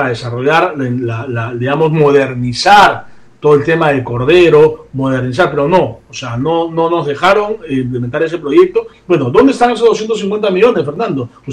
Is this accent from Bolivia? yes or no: no; Peru; Yo como peruano, ¿no? Yo como peruano